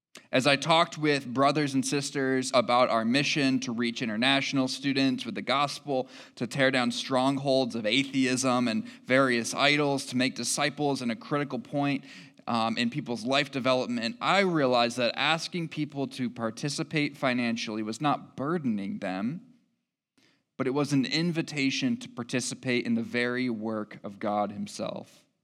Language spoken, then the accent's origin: English; Jackson, Michigan, United States; and it was a city that was way bigger than Lacey's hometown of Mendota, Illinois, and my hometown of Jackson, Michigan.